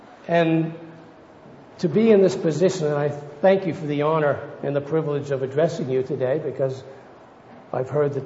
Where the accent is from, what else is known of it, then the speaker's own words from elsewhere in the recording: United States; now in Australia; I am in residence, but in citizenship, I'm still a citizen of the U.S. I've been in Australia for about 40-odd years. So I'm actually have been more in Australia than I was in the U.S.